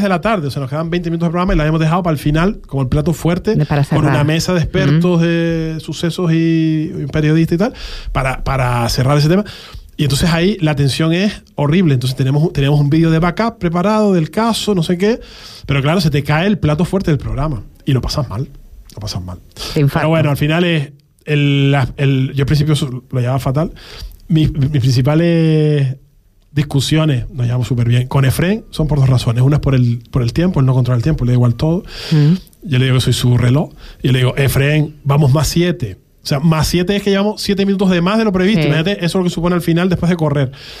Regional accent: Canary Islands, Spain; Entonces, no seamos tan acomplejados. Somos Canarias.

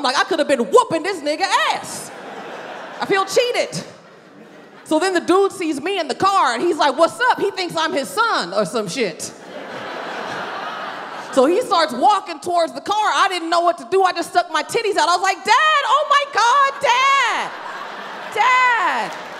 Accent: California, United States; I'm originally from the Bay Area near San Francisco.

